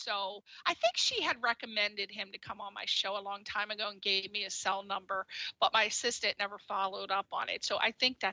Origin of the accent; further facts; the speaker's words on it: East Coast, United States; That's the way I was raised. I'm from the East Coast. And people on the East Coast, we go out of our way to make sure people are okay.